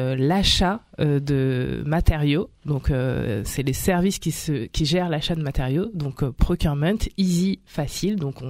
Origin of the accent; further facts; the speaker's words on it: Île-de-France, France; j'ai grandi dans le Val d'Oise et donc très heureuse de revenir dans mes terres natales.